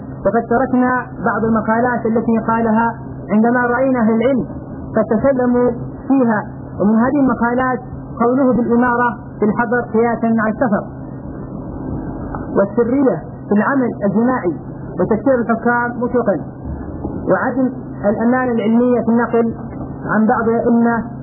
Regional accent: Ash Shihr, Hadhramaut, Yemen; نحن شباب من حضرموت من مدينة الشحر

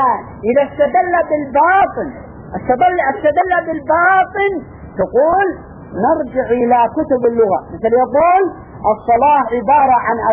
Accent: Yemen; السليحيون عندنا في اليمن أظن

